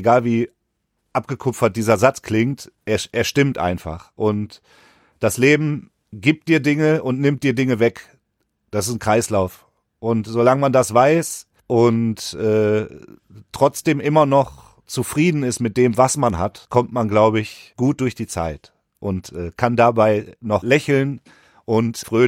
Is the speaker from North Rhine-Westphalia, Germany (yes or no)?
yes; Mülheim an der Ruhr, North Rhine-Westphalia, Germany; Ich komme selbst aus Mülheim-Stierum. Das ist so ein nicht der schönste Bereich in Mülheim, ist nicht der schönste Stadtteil